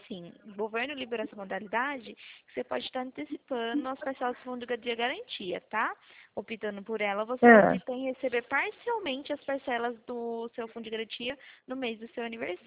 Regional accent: Sorocaba, São Paulo, Brazil; Aqui de Sorocaba, você conhece Sorocaba?

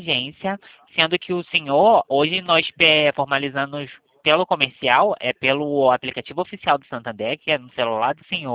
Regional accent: Rio de Janeiro, Brazil; eu sou do comercial do Santander, sou do Rio de Janeiro

